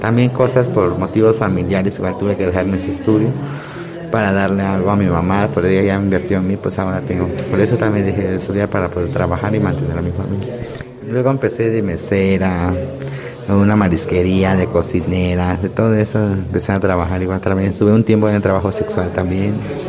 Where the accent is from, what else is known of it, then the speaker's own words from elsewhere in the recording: Playa Vicente, Veracruz, Mexico; Tengo 25 años, soy de Playa Vicente, Veracruz.